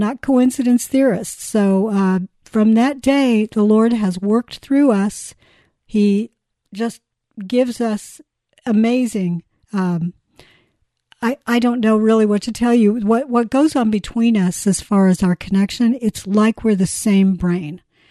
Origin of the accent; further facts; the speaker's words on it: Indiana, United States; So I went back home to my home state of Indiana.